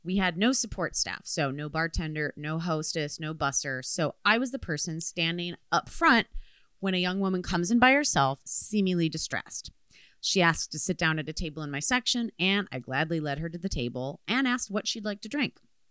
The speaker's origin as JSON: {"language": "English", "town": "Redford", "region": "Michigan", "country": "United States", "tie": "born or raised there", "said": "I'm from your same corner of the world. I grew up in Redford, Michigan, and have since flown the coop"}